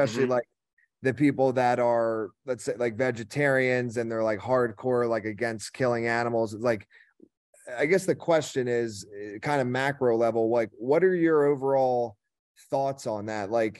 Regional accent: Pennsylvania, United States; now in Miami, United States; So my parents, even though we're in Miami most of the time, I grew up in Pennsylvania, like near some farmland.

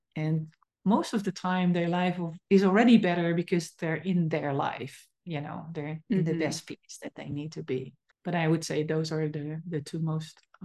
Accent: Netherlands; English is a second language; And English is not my first language, so sometimes I also have to translate my Dutch habits into English.

